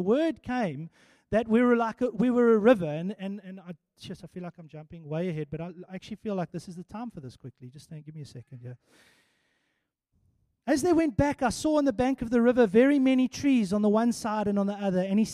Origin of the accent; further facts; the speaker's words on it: Port Elizabeth, Eastern Cape, South Africa; I was about 14 years old, 15 years old, and I love fishing, and I grew up in Port Elizabeth